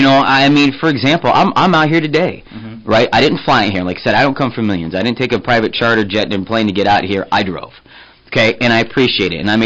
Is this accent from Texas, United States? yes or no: no; Omaha, Nebraska, United States; Yeah, well, you know, I'm from Omaha, so it's past Gretna is where it stops.